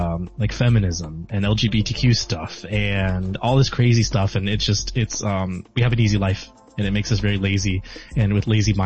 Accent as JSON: {"language": "English", "town": "Chicago", "region": "Illinois", "country": "United States", "tie": "born or raised there", "said": "I grew up in Chicago. So I grew up in a very Democrat leaning household."}